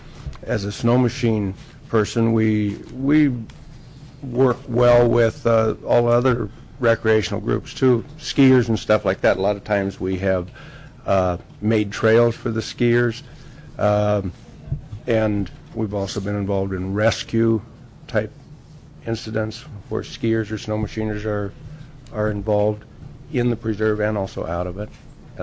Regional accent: Haynes, United States; I've was born and raised in Haynes. I've lived there for 60 years

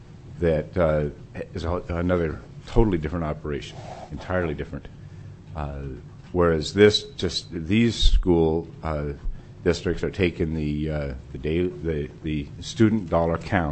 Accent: Nenana, Alaska, United States; I was born and raised in Nenana, so there's no doubt that the one in Nenana would probably get my attention most

